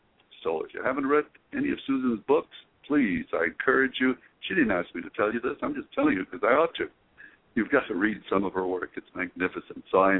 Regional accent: Northern District, Israel; So I was born in Israel, lived on the shore of the Sea of Galilee. In fact, that's where I learned how to swim when I was 6.

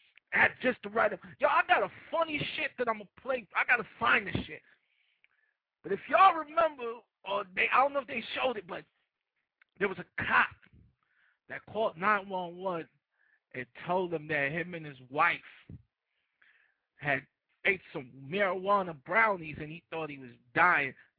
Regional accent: Jamaica; also born or lived in Brooklyn; now in United States; I came from Jamaica in like 82. I lived in Brooklyn, Flatbush, Vanderveer motherfucking projects.

